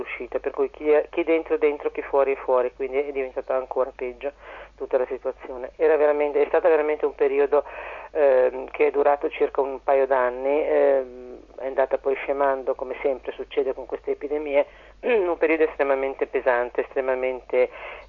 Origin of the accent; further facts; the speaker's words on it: Milan, Lombardy, Italy; Io sono una milanese che si è permessa di scrivere di Venezia